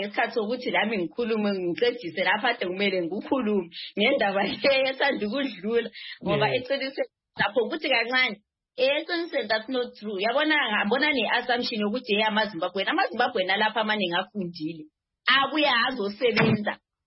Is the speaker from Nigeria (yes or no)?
yes; Nigeria; now in South Africa; I'm a Nigerian